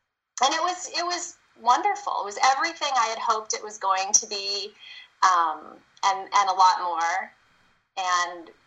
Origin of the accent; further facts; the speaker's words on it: El Centro, California, United States; I grew up in El Centro, which is in the Imperial Valley here in California. It's a little farm town. I am one of three children. I'm the middle child.